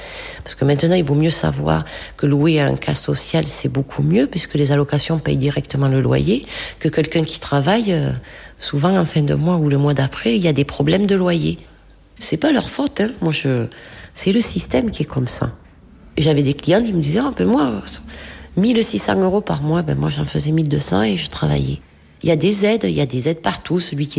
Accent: Sumène, Occitanie, France; born there; je suis née à Sumène, j'ai 45 ans

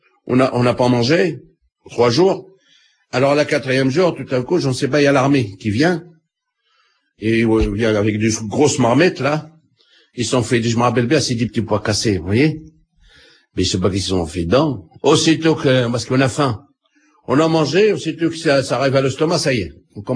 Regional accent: Algeria; J'ai dit, non, je suis algérien.

